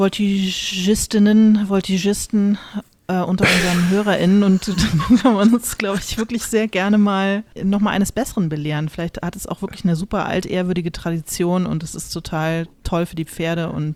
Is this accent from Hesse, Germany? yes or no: yes; Hesse, Germany; Ich stamme aus dem Großraum Frankfurt.